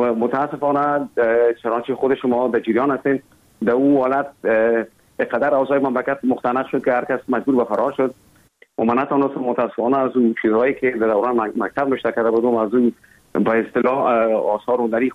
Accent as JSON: {"language": "Persian", "region": "Kabul", "country": "Afghanistan", "tie": "born there", "said": "اصلا زادگاه من کابل است ولی همطور که گفتم زیاد ما در دیگه ولایت هم بودیم"}